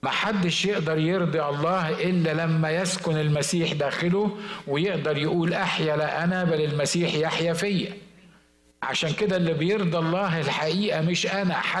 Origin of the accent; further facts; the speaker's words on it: Egypt; عندنا في مصر كانت الموضة دي